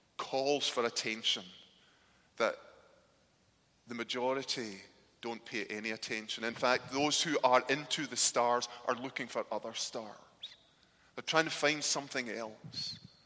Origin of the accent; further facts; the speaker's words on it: United Kingdom; some habits die hard as a Brit